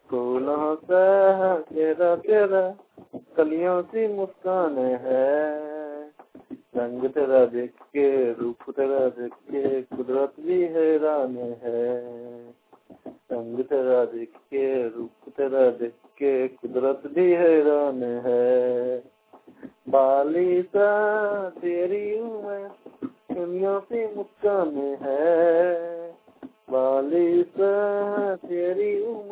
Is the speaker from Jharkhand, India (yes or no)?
yes; Godda, Jharkhand, India; मैं गोड्डा निवासी, गोड्डा के रहने वाला हूँ, जिला झारखंड।